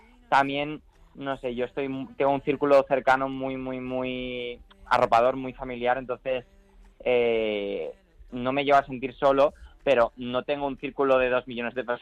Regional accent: Zafra, Extremadura, Spain; also born or lived in Málaga; soy malagueño y en mi pasaporte y en todos lados pone que soy de Málaga, pero realmente yo nunca viví en Málaga. Yo me crecí en un pueblo de Extremadura que se llama Zafra.

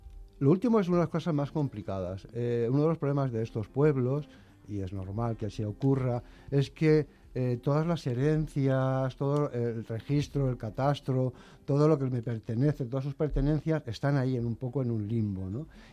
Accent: Madrid, Community of Madrid, Spain; De Madrid, soy del Foro, nací en la calle de la Fe número 1, en una guardilla, en la plaza de Lavapiés, hijo de la portera, doña Concha.

